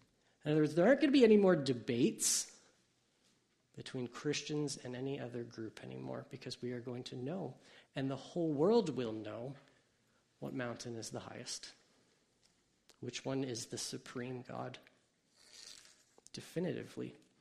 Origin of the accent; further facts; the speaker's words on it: Hamilton, Ontario, Canada; I grew up in Hamilton and traveled to Toronto all the time.